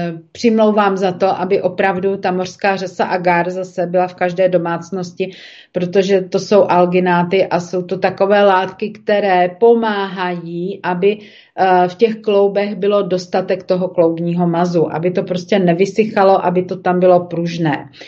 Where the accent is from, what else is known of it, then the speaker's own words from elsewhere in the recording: Moravia, Czechia; aspoň tady u nás na Moravě